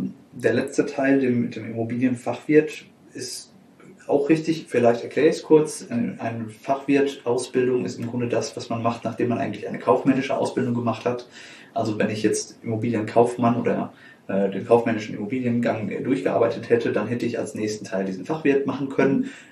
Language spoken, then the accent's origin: German; North Rhine-Westphalia, Germany; Du kommst aus dem Sauerland, ich komme auch aus dem Sauerland, man hört uns das an. Und ich bin damit groß geworden, dass man irgendwann im Leben in einem Einfamilienhaus mit Garten zu leben hat, irgendwo am Dorfrand am besten mit Blick aufs Feld.